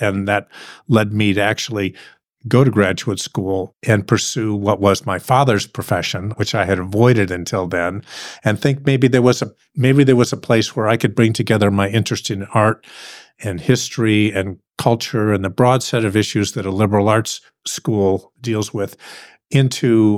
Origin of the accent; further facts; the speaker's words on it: Cleveland, Ohio, United States; I grew up in Cleveland, Ohio.